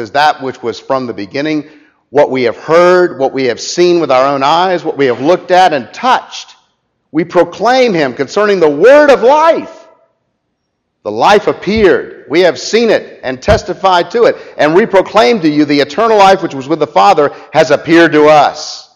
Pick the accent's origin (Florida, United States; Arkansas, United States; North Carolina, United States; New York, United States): Florida, United States; Orlando; Every time I went to see her in Lakeland growing up in Orlando, she read the Bible.